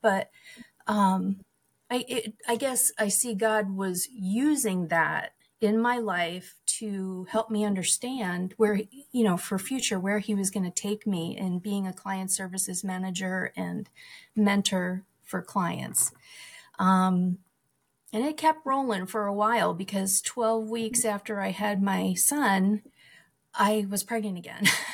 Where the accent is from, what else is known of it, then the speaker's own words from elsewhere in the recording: New Jersey, United States; moved away as an adult; also born or lived in Indiana; now in Alaska, United States; I originally was born and raised in New Jersey and lived there till my early 20s when I moved to Indiana for grad school and then met my husband there. And then we moved to Alaska about 35 years ago.